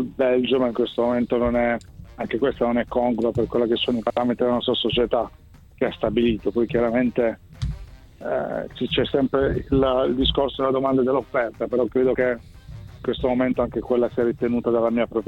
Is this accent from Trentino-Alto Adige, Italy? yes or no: no; Bari, Apulia, Italy; perché poi da Barese chiaramente è sempre un piacere vedere i rapporti cordiali con la città della, la squadra della propria città.